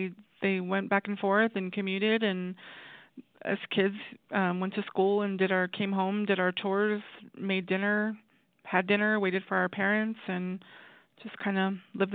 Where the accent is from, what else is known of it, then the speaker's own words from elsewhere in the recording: Isleta Pueblo, New Mexico, United States; So I was born in Albuquerque. I am from the Pueblo of Isleta here, which is about south of Albuquerque.